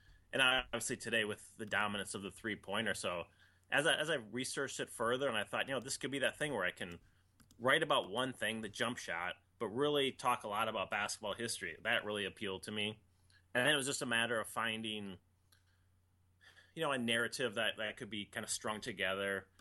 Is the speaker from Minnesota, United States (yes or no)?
yes; Minnesota, United States; My dad, I grew up in Minnesota, so my dad had been a Minneapolis Lakers fan, stayed loyal when they moved to Los Angeles.